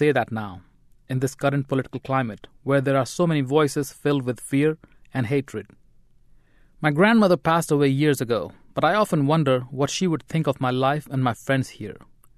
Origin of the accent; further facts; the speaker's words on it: Lucknow, Uttar Pradesh, India; moved away as an adult; now in United States; Living in India, I knew very few Indians who weren't from my hometown, Lucknow. In the US, I began to meet folks from all over India.